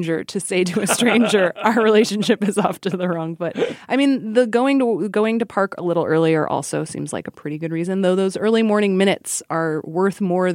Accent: Alaska, United States; I grew up in Alaska, which maybe has something to do with it.

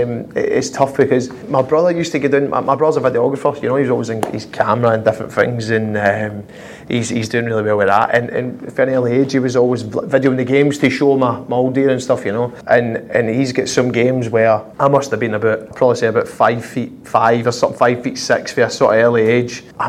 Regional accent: Glasgow, Scotland, United Kingdom; 80% of fights growing up in Glasgow was the jumpers.

